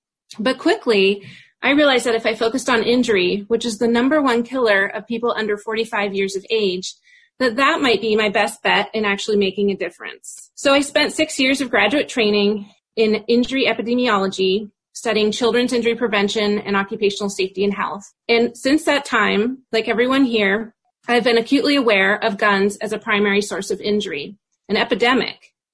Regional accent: Veneta, Oregon, United States; I grew up in Vinita, about 15 minutes west of Eugene, and home of the Oregon Country Fair.

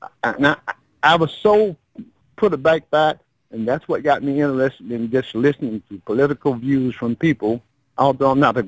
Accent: Florida, United States; moved away as an adult; I'm a transplant from Northwest Florida to this 20 years.

